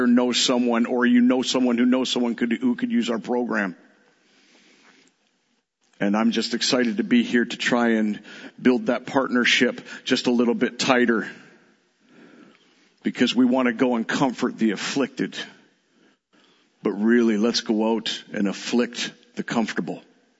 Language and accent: English; London, Ontario, Canada; born there; I was born in London, Ontario, the day